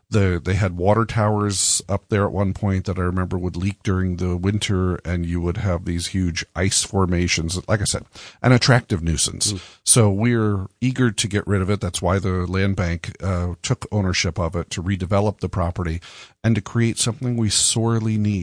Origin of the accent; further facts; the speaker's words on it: Monticello, New York, United States; I'm from the Monticello area.